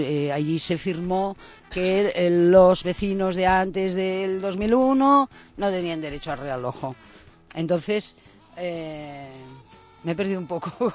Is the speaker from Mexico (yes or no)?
no; Galicia, Spain; pues me voy a Galicia, a mi tierra, que está más barato.